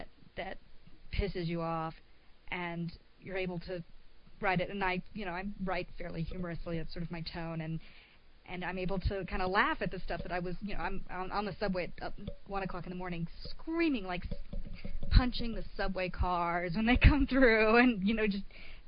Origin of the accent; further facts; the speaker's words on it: Texas, United States; born there; now in New York, United States; I am Texan by birth. I came up here to the Northeast for college and have been in New York since I graduated